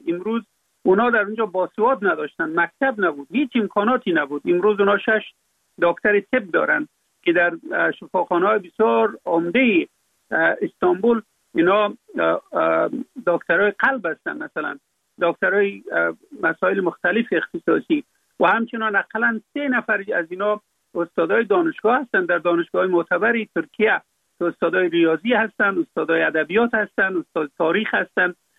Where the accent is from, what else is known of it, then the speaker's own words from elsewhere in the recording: Afghanistan; در اونجا فقط من افغان هستم